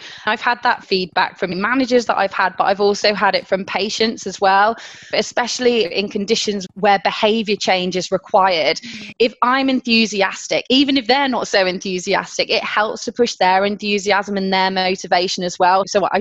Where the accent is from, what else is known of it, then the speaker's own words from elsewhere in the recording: Chester, North West England, United Kingdom; now in Leeds, United Kingdom; Oh, I know. Yeah, I'm from Chester originally, and then I moved to Leeds in 2005, and I did two of my degrees in Leeds